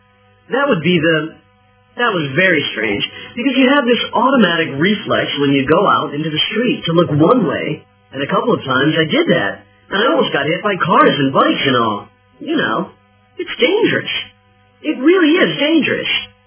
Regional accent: London, United Kingdom; A few people think I'm still a country boy because I've still got that accent in me. I haven't really got a typical London Cockney accent, but I see myself as a Londoner, definitely now, because I've been up here a lot longer.

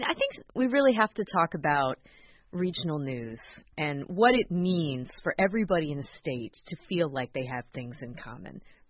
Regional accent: Columbus, Ohio, United States; also born or lived in Cleveland; No, but I grew up in Columbus and also spent part of my adult life in Cleveland.

